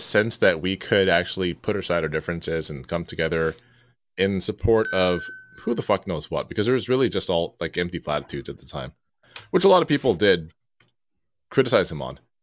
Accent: Canada; I'm from Canada

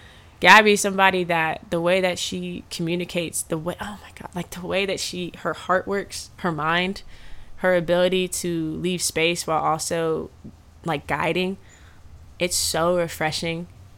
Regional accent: Texas, United States; and I was so geeked because I'm from Texas. It's flat. There's not a bunch of greenery.

